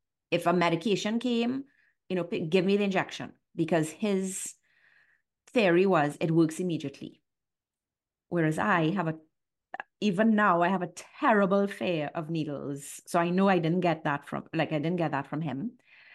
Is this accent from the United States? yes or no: no; Trinidad & Tobago; And so my growing up in Trinidad, my story of life, I guess, at a young age, my dad was diagnosed with brain cancer.